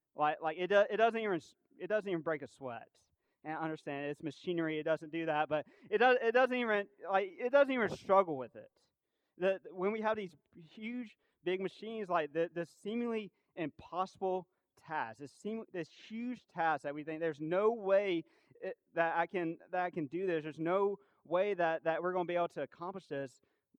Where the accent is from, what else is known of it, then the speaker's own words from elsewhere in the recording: South Carolina, United States; Understand, I'm from South Carolina. I'm from a very suburban, urban part of South Carolina. So we don't have a lot of access.